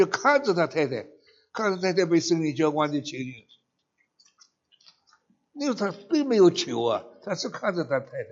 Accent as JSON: {"language": "Chinese", "country": "China", "said": "不是因为我是中国人，所以这样讲。"}